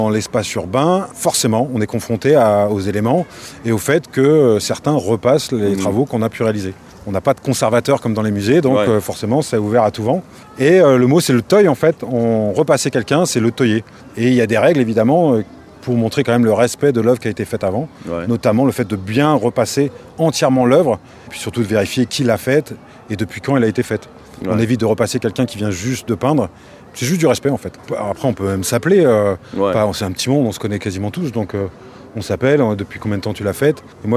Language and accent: French; Brittany, France; Et ben en fait je viens de Bretagne